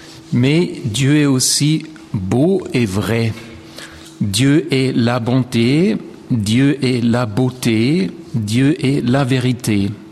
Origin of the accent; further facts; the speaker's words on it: Vienna, Austria; French is a second language; Et comme je suis de Vienne, j'ai toujours tendance de...